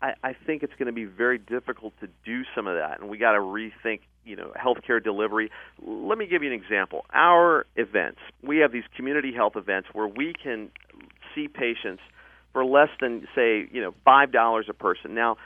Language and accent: English; Hillsborough, Tennessee, United States; than it is right here in Nashville or where I grew up in Hillsborough.